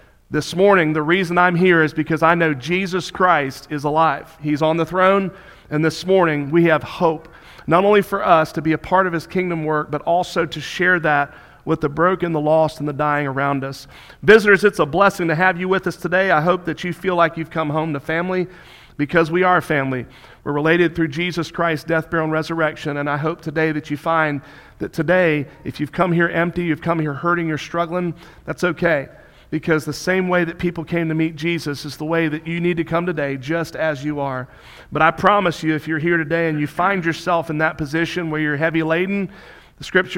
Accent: Florida, United States; Palm Sunday to me resonates with me due to the fact that I grew up in South Florida the majority of my childhood.

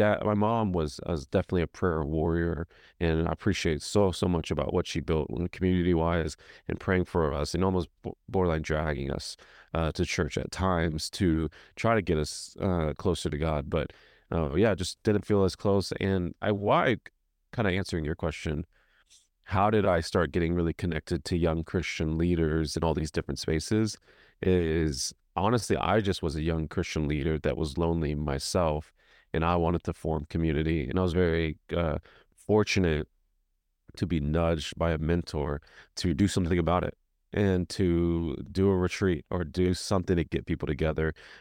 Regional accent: Dallas, Texas, United States; moved away as an adult; now in Nashville, United States; Yeah, I grew up in Dallas, and 3 years ago got married, and a couple weeks after that moved to Nashville, Tennessee

